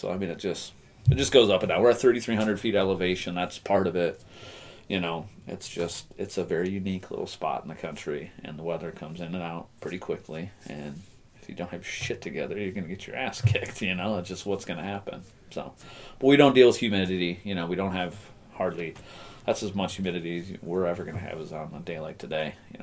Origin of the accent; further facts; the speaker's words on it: Wisconsin, United States; I grew up in Wisconsin. I hated winter.